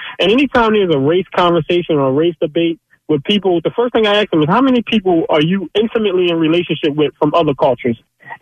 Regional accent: Philadelphia, Pennsylvania, United States; but I'm from South Philly. I'm from the mud. I'm from the hood in South Philly.

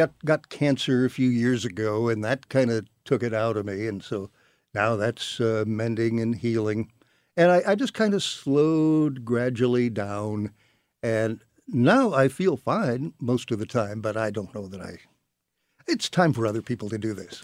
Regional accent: University City, Missouri, United States; University City.

